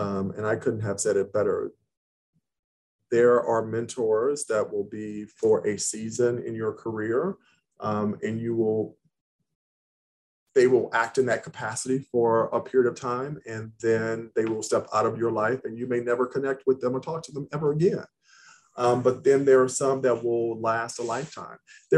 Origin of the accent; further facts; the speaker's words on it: Louisiana, United States; now in Los Angeles, United States; this was during the time that I had relocated to Los Angeles. And so I'm originally from Louisiana.